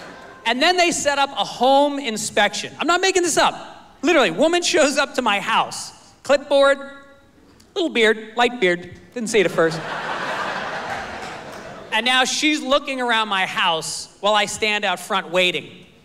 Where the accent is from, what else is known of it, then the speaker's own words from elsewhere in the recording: Ireland; I feel like I gotta minimize everything that's good in my life because I'm Irish.